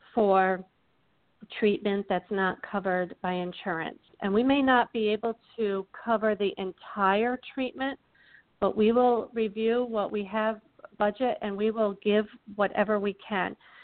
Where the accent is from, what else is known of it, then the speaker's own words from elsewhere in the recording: Broad Brook, Connecticut, United States; I grew up here. Both my husband and I, we grew up here in Broadbrook.